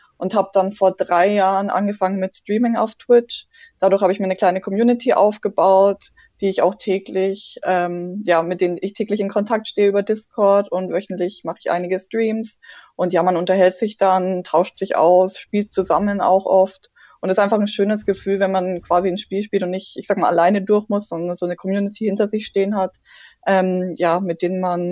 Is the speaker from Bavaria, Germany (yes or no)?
yes; Wunsiedel, Bavaria, Germany; ich komme aus Wunsiedel